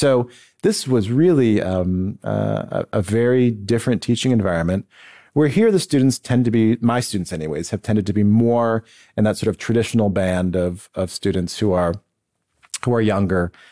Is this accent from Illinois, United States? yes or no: no; Buffalo, New York, United States; So my hometown in the United States is Buffalo, New York